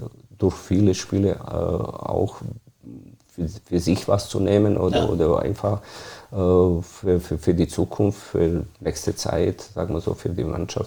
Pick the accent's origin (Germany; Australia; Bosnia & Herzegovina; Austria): Bosnia & Herzegovina; German is a second language; Ich bin in Bosnien geboren. Das ist ein kleiner Ort oder beziehungsweise Dorf, wo ich bin geboren. Aufgewachsen.